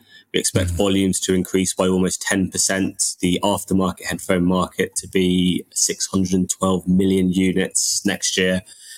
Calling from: London, United Kingdom; I'm joining from London.

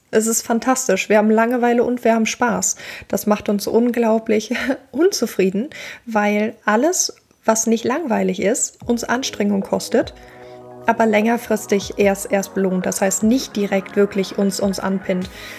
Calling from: Cologne, North Rhine-Westphalia, Germany; Ich bin aus Köln zugeschaltet.

